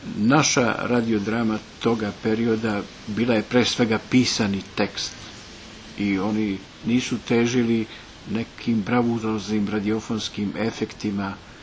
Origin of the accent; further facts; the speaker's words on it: Herceg Novi, Herceg Novi Municipality, Montenegro; U Herceg-Novom se u ono vreme, a to je moj rodni grad, mogao dobro čuti Radio Beograd.